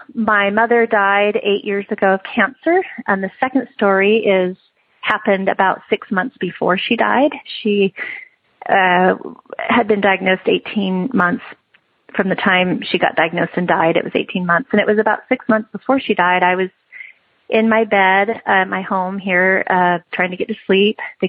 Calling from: Idaho, United States; I'm calling from Idaho.

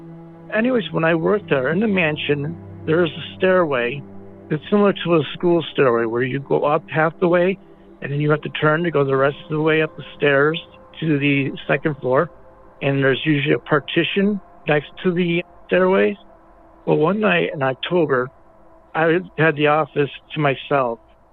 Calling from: New York, United States; also born or lived in Lockport, New York; I'm calling from Western New York. Go Bills. I lived in a city nearby Lockport, New York.

